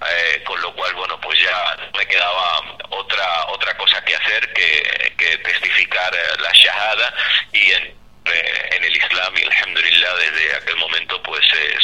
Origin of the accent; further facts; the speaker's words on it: Melilla, Spain; la propia Melilla, de donde soy originario.